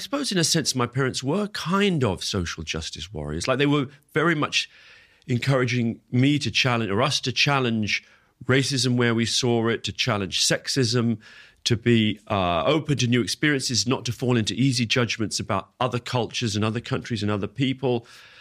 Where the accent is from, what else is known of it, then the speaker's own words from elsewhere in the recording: London, United Kingdom; also born or lived in Singapore; So I was raised, I was born in Singapore, where they were teaching. My brother was born in Uganda, where they were teaching at that time, my older brother. But then they settled in London.